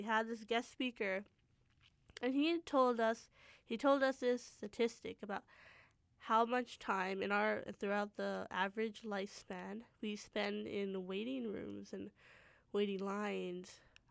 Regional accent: Surrey, British Columbia, Canada; I'm originally from Surrey, born and raised.

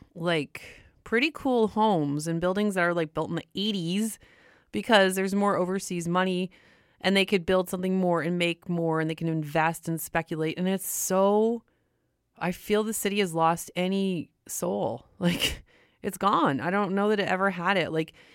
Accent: Windsor, Ontario, Canada; I've done my time in Vancouver. I've been, like I said, here 20 years, and I'm from Windsor, Ontario, and I have spent a lot of time in Detroit. I worked there, I went to school there, etc.

